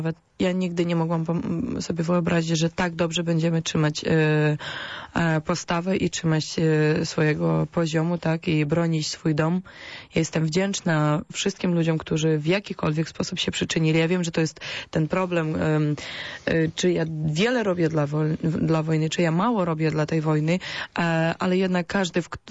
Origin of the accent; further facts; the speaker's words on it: Ukraine; Polish is a second language; moved away as an adult; now in Poland; ja jestem Ukrainką, więc mogę powiedzieć, że super, że są tutaj